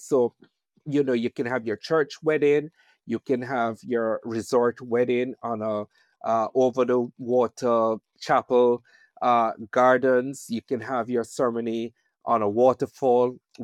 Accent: Kingston, Kingston Parish, Jamaica; And of course, last but not least, my hometown, Kingston.

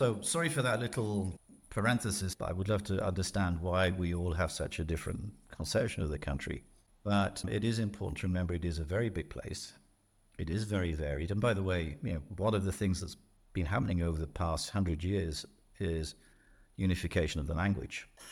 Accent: England, United Kingdom; And I'm English

